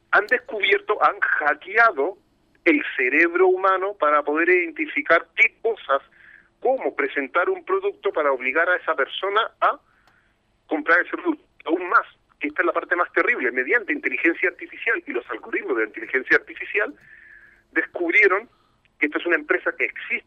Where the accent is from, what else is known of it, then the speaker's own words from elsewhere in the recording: Spain; nosotros como europeos todavía no hemos llegado, bueno, en los españoles, no hemos llegado a tener un acceso directo a inteligencia artificial.